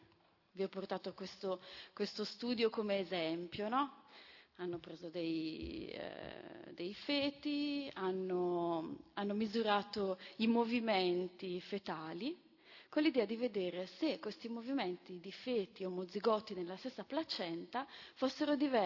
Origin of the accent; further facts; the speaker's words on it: Florence, Tuscany, Italy; accent: Florentine; nasciamo, piangiamo nel nostro dialetto fiorentino